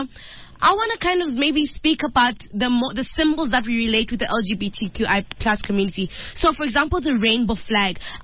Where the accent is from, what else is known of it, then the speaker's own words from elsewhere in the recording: Zambia; so I come from Zambia, and homosexuality is actually illegal as well.